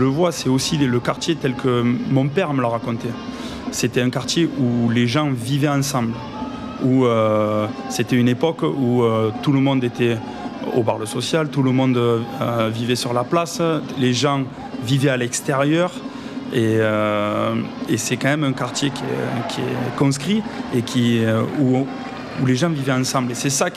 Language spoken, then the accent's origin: French; Sète, Occitanie, France; Je suis de Sète.